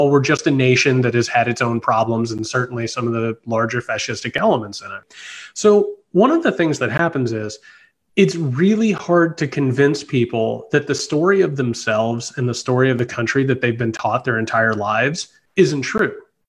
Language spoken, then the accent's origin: English; Indiana, United States; I come from Indiana. I come from like a small town where, you know, everything from industry's gone